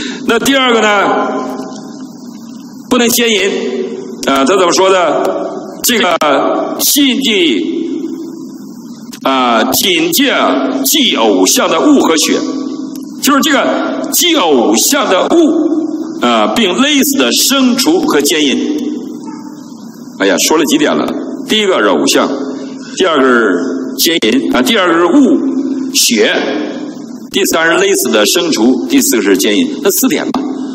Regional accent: Northeast China, China; 那这对我们东北人很大挑战。东北人吃血肠，你知道我小时候就吃，最爱吃血肠。

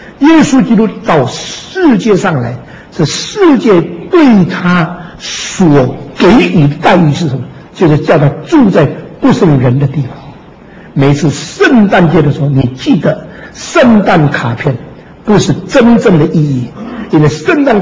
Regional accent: Xiamen, Fujian, China; born or raised there; moved away

